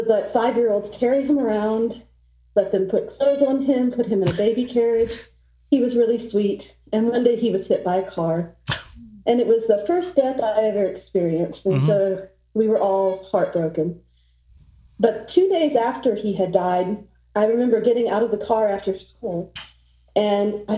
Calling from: Georgia, United States; from Northwest Georgia.

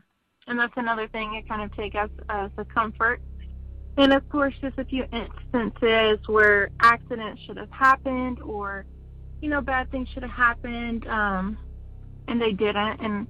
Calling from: Texas, United States; I'm calling from Texas.

